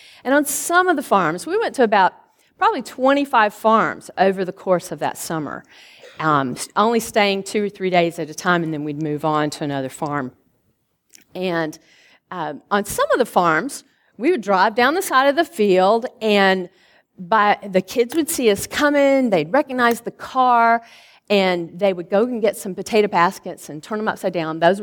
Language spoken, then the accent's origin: English; Alabama, United States; actually anywhere except for the state of Alabama, because I grew up in Alabama.